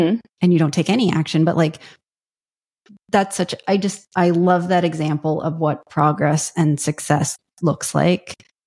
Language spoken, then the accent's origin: English; Canada; We're Canadian.